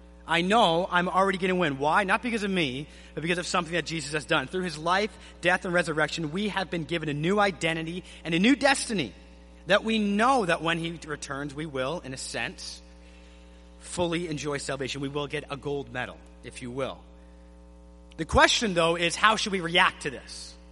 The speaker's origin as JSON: {"language": "English", "country": "Canada", "said": "Now, as a Canadian, I have to admit, honestly, the Summer Olympics don't get me too excited."}